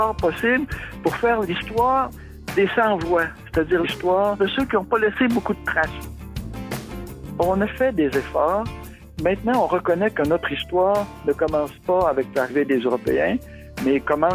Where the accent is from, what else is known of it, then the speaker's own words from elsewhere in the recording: Montreal, Quebec, Canada; Je suis de l'est de Montréal, je suis originaire de Tétrouville.